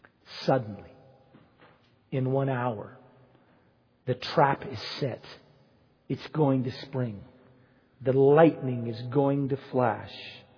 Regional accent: United States; So it said … I'm from the United States. I'm married. I have 5 children

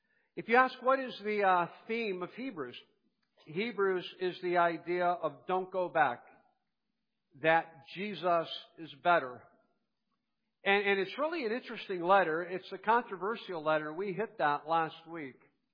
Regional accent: Ohio, United States; There was a time when I identified as a Cleveland Browns fan. I grew up in Ohio.

